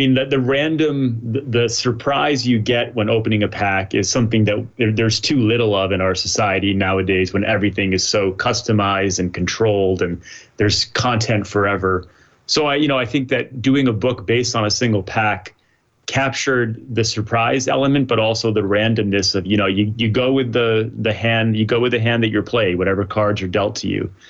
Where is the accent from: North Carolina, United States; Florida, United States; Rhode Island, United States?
Rhode Island, United States; I grew up in Rhode Island and went down to the local pharmacy with my allowance every week to buy wax packs in the late 80s